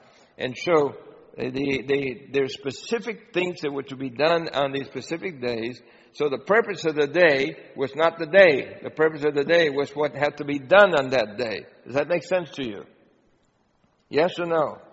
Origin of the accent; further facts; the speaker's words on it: Brooklyn, New York, United States; A kid growing up in Brooklyn doesn't know anything about growing food.